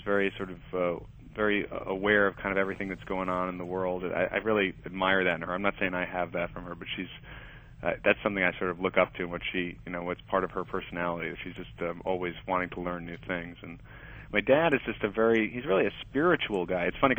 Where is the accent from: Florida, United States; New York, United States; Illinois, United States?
New York, United States; New York City; And then we grew up in New York City.